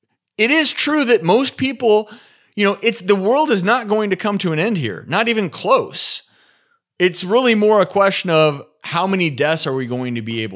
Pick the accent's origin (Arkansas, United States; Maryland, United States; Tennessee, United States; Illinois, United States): Tennessee, United States; Nashville; even my hometown of Nashville